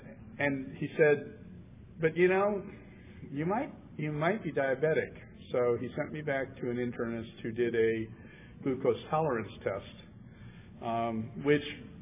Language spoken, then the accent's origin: English; San Diego, California, United States; And I am from San Diego.